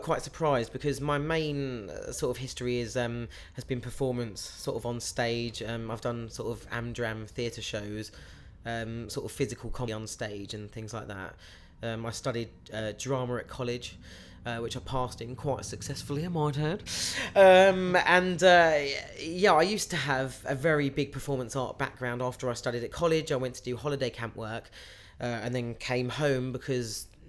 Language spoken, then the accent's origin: English; Crawley, South East England, United Kingdom; date of birth 31st of January 1993, and I come from Crawley in West Sussex.